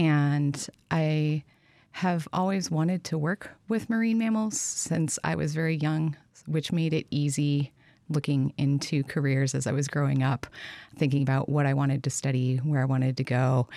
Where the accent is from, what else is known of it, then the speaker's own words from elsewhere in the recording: Portland, Oregon, United States; now in Anchorage, United States; I grew up outside of Portland, Oregon.